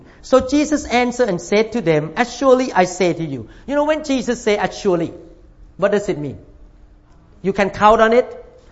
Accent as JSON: {"language": "English", "country": "Thailand", "tie": "born or raised there", "second_language": "English", "said": "But I grew up in Thailand where we have the king."}